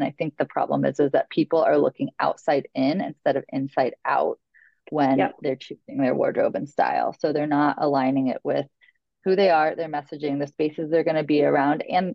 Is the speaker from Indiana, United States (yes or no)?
yes; Logansport, Indiana, United States; in my hometown of Logansport, Indiana, they're not like traipsing around in like a great black suit, a designer handbag and pumps.